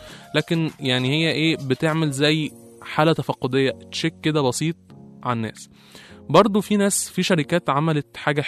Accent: Egypt; الدرونز عندنا في مصر مش منتشره

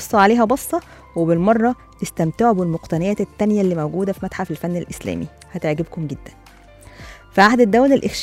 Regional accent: Egypt; إحنا كمصريين نسافر من محافظة للتانية

